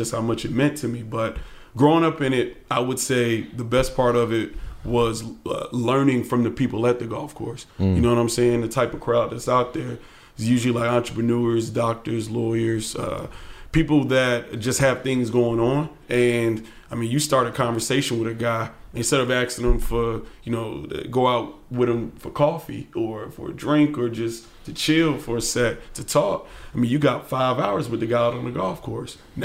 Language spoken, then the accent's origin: English; Atlanta, Georgia, United States; I grew up in East Atlanta, and I started playing golf when I was 6 years old.